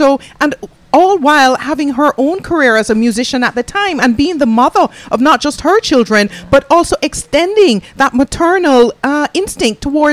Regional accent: Jamaica; I believe that … put Jamaica on the map. That sounds really bad to say and really full of it. And it's not to say that we didn't exist before

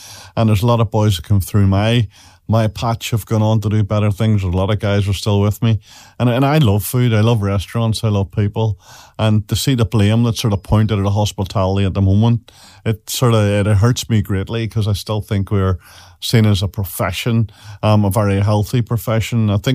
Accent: Ireland; moved away; also born or lived in England; Ireland, was finding it difficult, and I worked very hard and long into the night trying to change my accent.

